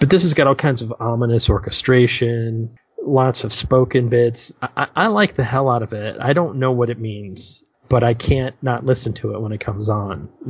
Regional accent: Midwest, United States; Now, I'm from the Midwest, and I've seen funnel clouds

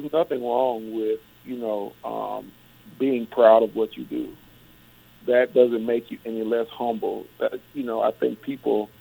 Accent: Birmingham, Alabama, United States; My hometown, Birmingham, Alabama, and the state

